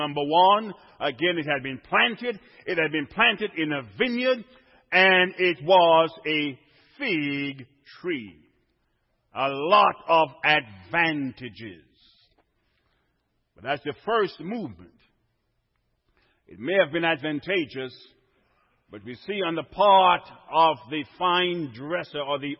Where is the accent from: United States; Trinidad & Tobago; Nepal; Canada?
Trinidad & Tobago; no, I'm from lower down, Trinidad. But I was born in the Caribbean